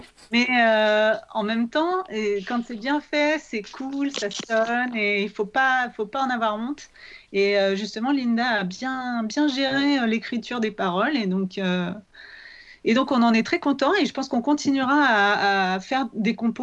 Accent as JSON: {"language": "French", "region": "Île-de-France", "country": "France", "said": "Sam et moi, on est des Yvelines."}